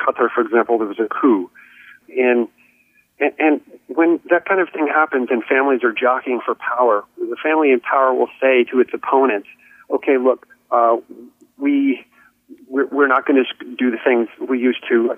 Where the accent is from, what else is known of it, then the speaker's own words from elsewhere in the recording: California, United States; we're looking at people right here in my home state of California